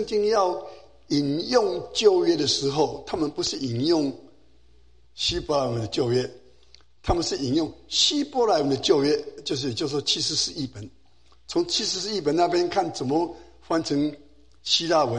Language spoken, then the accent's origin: Chinese; China; now in United States; 他们就像好像我们中国人到美国了以后呢，以及我们第二代第三代都不讲中文，对不对？都讲英文